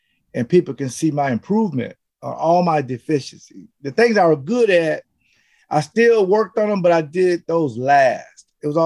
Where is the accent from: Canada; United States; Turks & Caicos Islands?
United States; the South; I'm from the South.